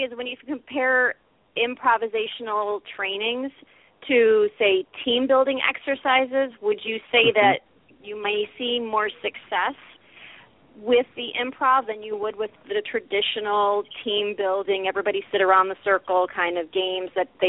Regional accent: Plainfield, Illinois, United States; I'm from Plainfield, Illinois.

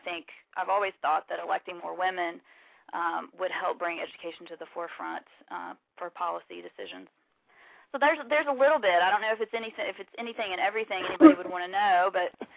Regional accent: Ringgold, Georgia, United States; Well, I grew up in Ringgold, Georgia, which is in the northwest corner of the state, just above or just below Chattanooga. And, you know, born and raised there

